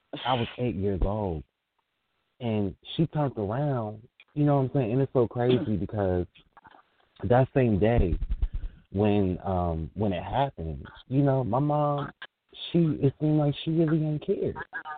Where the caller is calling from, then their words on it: Florida, United States; I'm calling from Florida.